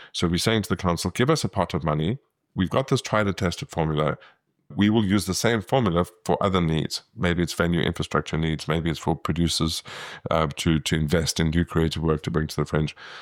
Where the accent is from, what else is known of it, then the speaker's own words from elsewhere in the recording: Kimberley, Northern Cape, South Africa; So yeah, I grew up in Kimberley, and I stayed in small town South Africa for most of my life.